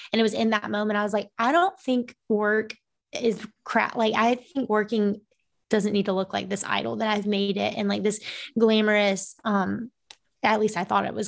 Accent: the South, United States; I still deal with, say that five times fast as a Southerner.

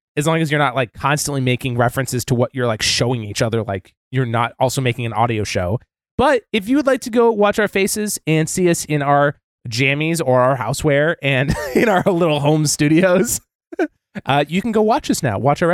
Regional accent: Seattle, Washington, United States; I'm from Seattle and I drink filtered water exclusively.

